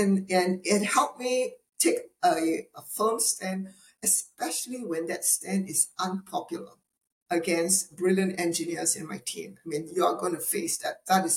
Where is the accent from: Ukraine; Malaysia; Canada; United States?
Malaysia; maybe it's because I came from Malaysia. I don't know why we bargain for everything.